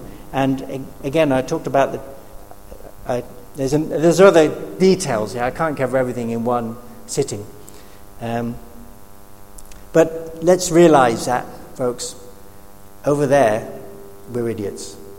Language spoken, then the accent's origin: English; United Kingdom; They know I'm a Brit.